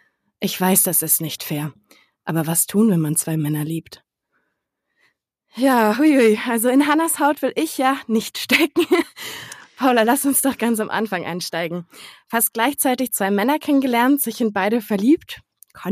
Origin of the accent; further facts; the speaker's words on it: Cologne, North Rhine-Westphalia, Germany; Er lebt in der Nähe von Köln, meiner Heimatstadt